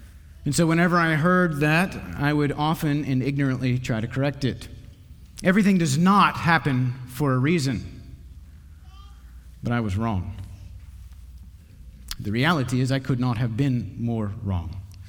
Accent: Texas, United States; Growing up in Texas, for whatever reason, this was a popular saying, something I heard all the time.

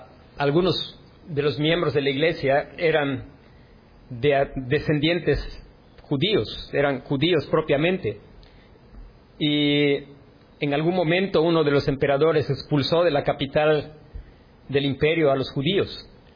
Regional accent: Yucatán, Mexico; a los yucatecos sentir que quizás somos los mejores mexicanos

